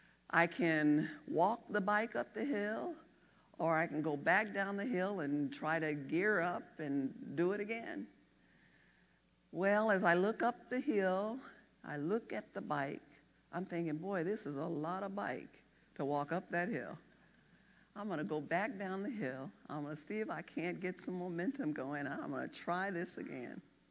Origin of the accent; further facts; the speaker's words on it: Oakland, California, United States; actually went to the northern coast because I'm from Oakland, California.